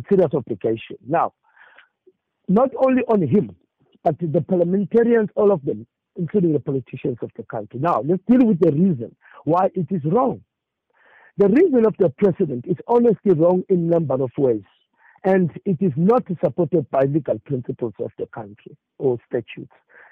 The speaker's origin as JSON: {"language": "English", "country": "South Africa", "said": "Now, my brother, having said that, in being concerned as a South African, and absolutely not that I am"}